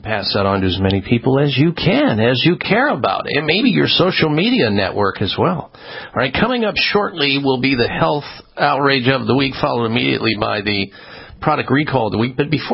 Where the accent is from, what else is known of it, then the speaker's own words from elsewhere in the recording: Midwest, United States; Boy, do I remember that place. I grew up in the Midwest. I used to race a car at Cordova Drag Strip, believe it or not.